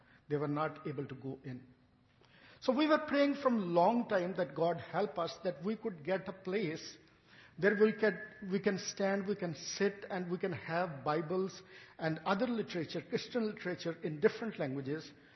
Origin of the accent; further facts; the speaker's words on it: Pakistan; I'm from Pakistan.